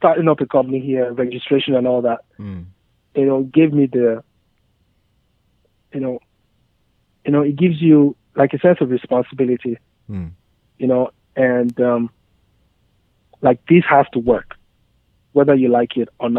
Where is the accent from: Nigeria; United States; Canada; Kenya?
Nigeria; I grew up in Nigeria.